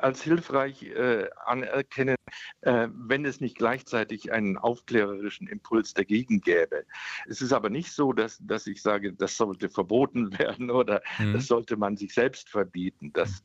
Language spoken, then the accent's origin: German; Munich, Bavaria, Germany; gerade in meiner Heimatstadt München